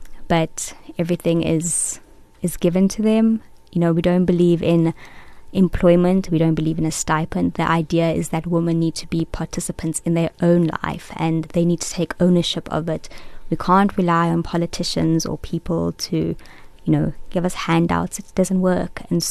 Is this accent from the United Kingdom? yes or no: no; Kenya; born there; So I was born in Kenya